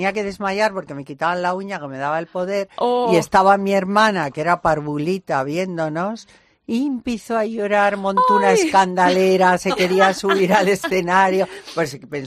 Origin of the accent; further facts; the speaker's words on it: Spain; estoy muy contenta como española